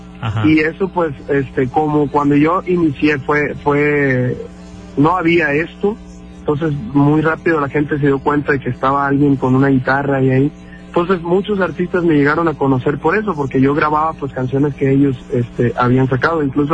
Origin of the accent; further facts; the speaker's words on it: Coyuca, Guerrero, Mexico; ahí de mi pueblo de Coyuca